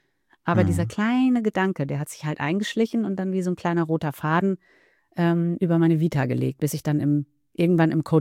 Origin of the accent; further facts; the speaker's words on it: Germany; weil ich bin nicht zweisprachig aufgewachsen, da dachte ich dann auch oft, ja, irgendwie bin ich aber halt auch nicht ganz Italienerin, wenn ich hier bin, weil ich kann die Sprache nicht wirklich. Und ich war, dort war ich halt die Deutsche, la Tedesca.